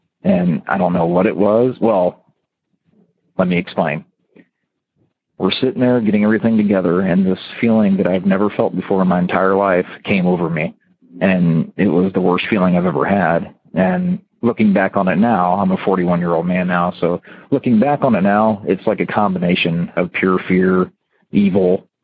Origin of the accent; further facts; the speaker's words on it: Ohio, United States; even though he was from Korea and I was from Ohio, he had cousins that lived in the area.